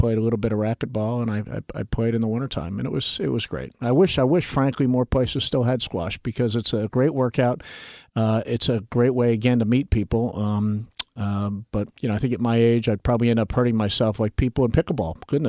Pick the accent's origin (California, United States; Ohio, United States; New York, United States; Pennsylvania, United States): New York, United States; New York City; I grew up in New York City, right in the city.